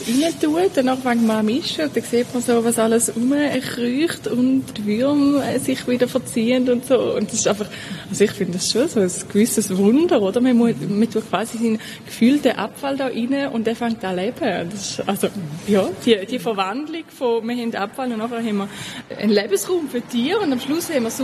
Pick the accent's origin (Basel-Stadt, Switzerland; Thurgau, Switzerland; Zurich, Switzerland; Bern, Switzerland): Thurgau, Switzerland; Ich komme nicht von Basel, was man ja mit dem Dialekt auch angehört. Und das heisst, ich komme aus dem Thurgau. Meine Mutter hat immer kompostiert, obwohl wir nicht jetzt ultraländlich aufgewachsen sind.